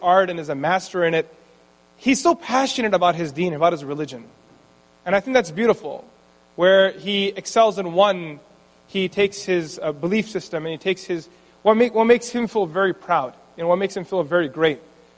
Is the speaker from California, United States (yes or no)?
no; Elizabethtown, Kentucky, United States; born there; I was born in Elizabethtown, Kentucky. And the public school that I went to, there weren't too many people of color there.